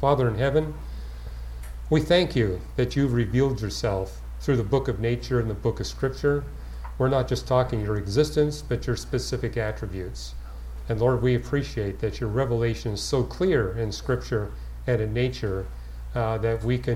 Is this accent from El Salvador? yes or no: no; Canada; Hey, I'm a Canadian.